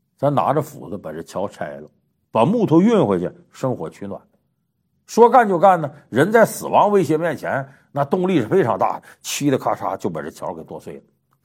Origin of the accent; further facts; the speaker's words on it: Heilongjiang, China; 这个东蒙呢和我们老家黑龙江很接近